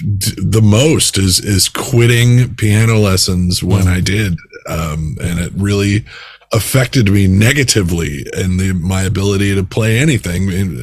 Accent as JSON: {"language": "English", "town": "Nashville", "region": "Tennessee", "country": "United States", "lives_now": "Washington, D.C., United States", "said": "I'm previously from Nashville. Right now, I live right outside of Washington, D.C."}